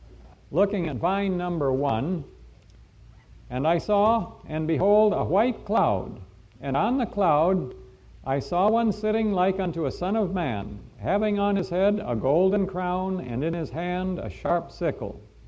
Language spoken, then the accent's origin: English; Los Angeles, California, United States; greetings from my wife, Sister Teresa, and from many brethren in the Los Angeles area. We are from the City of the Angels.